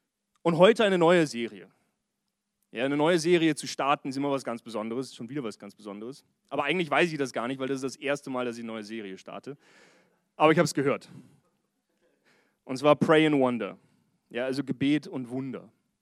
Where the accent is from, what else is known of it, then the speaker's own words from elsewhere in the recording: Vienna, Austria; Und ich habe halt gedacht, sie spielt auf meinen deutschen Dialekt an, also habe ich gesagt, aus Wien.